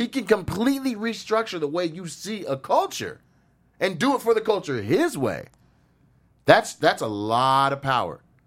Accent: Washington, United States; especially in my home state, Washington.

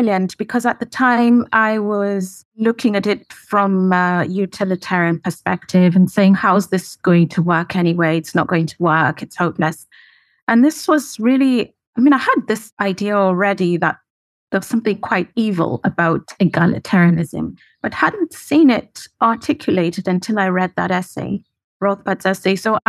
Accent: Nairobi, Kenya; moved away as an adult; now in United Kingdom; Well, I grew up in Kenya, did my first law degree at the University of Nairobi, and came to England for graduate studies.

